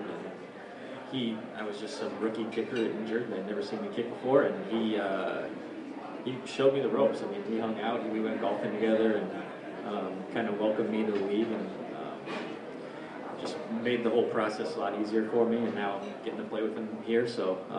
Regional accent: California, United States; I'm from California, so... as much as I do like it here, I'm going to go back to the warm weather

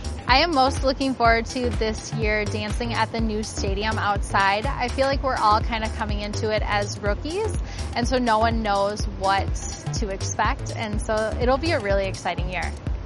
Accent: Eden Prairie, Minnesota, United States; I'm from Eden Prairie

